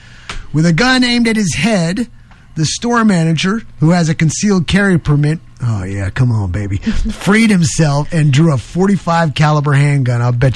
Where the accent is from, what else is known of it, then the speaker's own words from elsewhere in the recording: New York, United States; Remember, I'm from New York, so they get interesting up in New York.